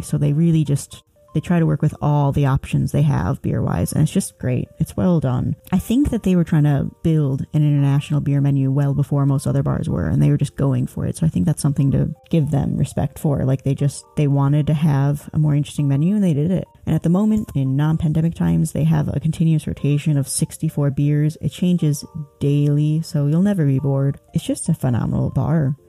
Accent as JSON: {"language": "English", "region": "Illinois", "country": "United States", "said": "I am from Illinois originally, and Chicago has a long list of beer bars and breweries that I could recommend."}